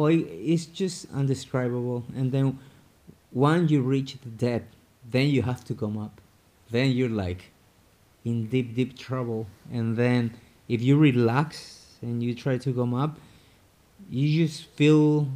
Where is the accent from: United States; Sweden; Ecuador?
Ecuador; moved away; Like, I grew up in Ecuador and I hardly ever go there.